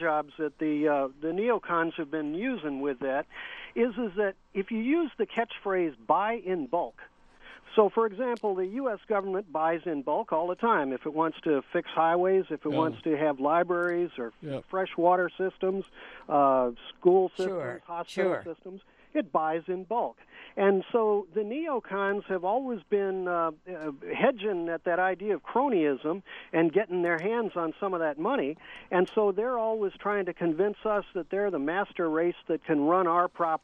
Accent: St. Louis, Missouri, United States; You know, as a matter of fact, I come originally from St. Louis

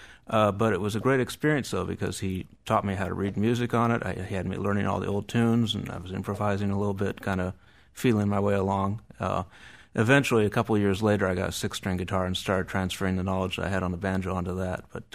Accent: California, United States; Yeah, I grew up in Southern California. Not exactly the jazz capital of the world, but it was a nice place to grow up.

